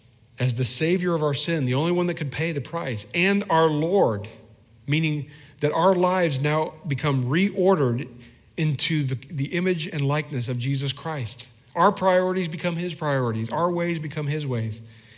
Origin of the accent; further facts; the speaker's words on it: Indiana, United States; I grew up in Indiana. We play basketball in Indiana.